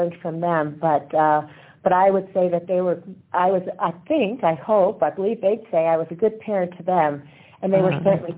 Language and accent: English; Allentown, Pennsylvania, United States; born there; also born or lived in Japan; I was born in Allentown, Pennsylvania